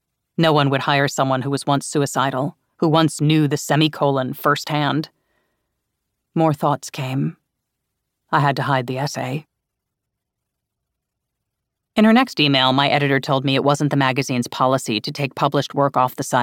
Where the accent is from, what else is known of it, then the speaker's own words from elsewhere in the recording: Illinois, United States; In my home state of Illinois, aggravated assault, a felony depending on the circumstances, can get less than a year.